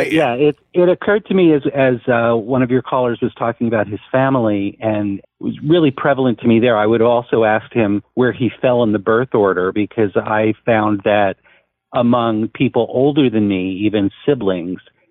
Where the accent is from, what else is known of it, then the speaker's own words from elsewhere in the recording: New Jersey, United States; And I grew up in New Jersey. I didn't grow up in an area that I think was crazy jingoistic, except we had a lot of historical places.